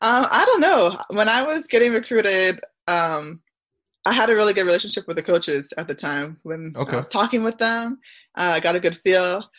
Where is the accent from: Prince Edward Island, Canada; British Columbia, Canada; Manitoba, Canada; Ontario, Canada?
Ontario, Canada; Scarborough; also born or lived in Barrie, Canada / Milton, Canada; So my life's a little weird. I grew up in Scarborough until like the fifth grade.